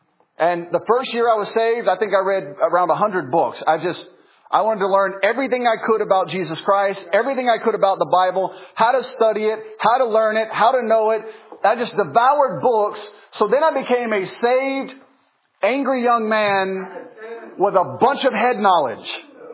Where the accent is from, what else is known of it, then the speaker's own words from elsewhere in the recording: Memphis, Tennessee, United States; I'm ex-military. I grew up in Memphis. My mom was 16 years old and homeless when she had me.